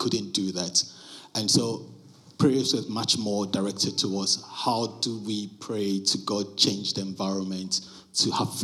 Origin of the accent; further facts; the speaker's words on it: Ghana; That was the sense that I grew up in.